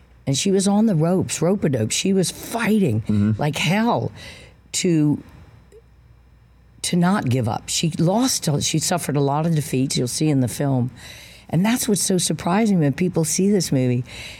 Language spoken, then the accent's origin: English; New Orleans, Louisiana, United States; I'm born and raised in New Orleans. My whole family lives there.